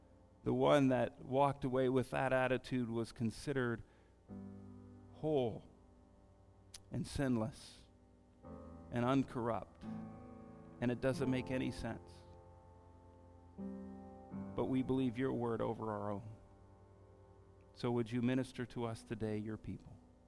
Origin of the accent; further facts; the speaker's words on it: United States; And I confess, as an American, I don't like that.